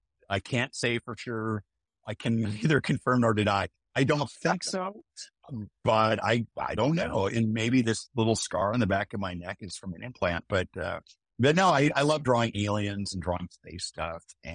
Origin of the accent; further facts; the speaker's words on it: Midwest, United States; I love how all my characters, I'm a Midwesterner at heart.